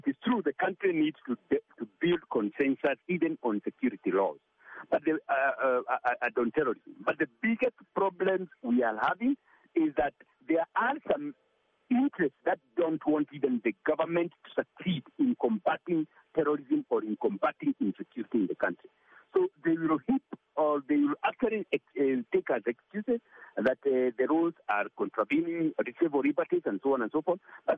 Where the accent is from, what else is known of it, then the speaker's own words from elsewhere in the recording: Kenya; as a Kenyan